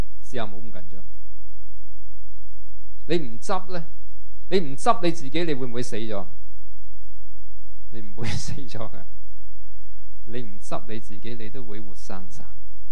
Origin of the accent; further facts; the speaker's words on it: China; 但我話你係咩？我係中國人，咁你幾時出世啊？